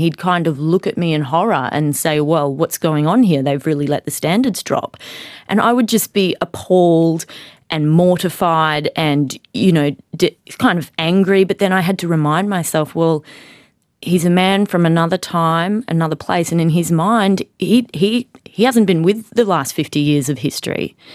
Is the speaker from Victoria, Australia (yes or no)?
no; Mackay, Queensland, Australia; I mean, we grew up in Mackay. I knew my parents were from Africa, but I just felt like I was an Australian kid.